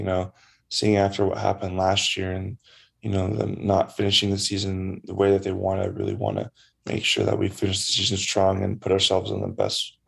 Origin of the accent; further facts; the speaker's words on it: Spokane, Washington, United States; Oh, I've been a Gonzaga fan my whole life, growing up in Spokane.